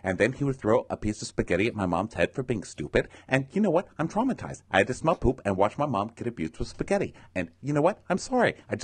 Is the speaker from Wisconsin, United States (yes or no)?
no; Massachusetts, United States; When I was growing up in the Berkshires, there was a kitchen where we grew up where my mother would cook